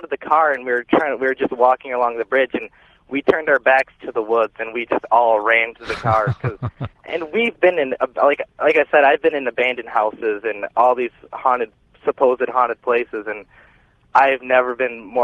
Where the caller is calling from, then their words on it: Columbiaville, Michigan, United States; I'm calling from Columbiaville, Michigan.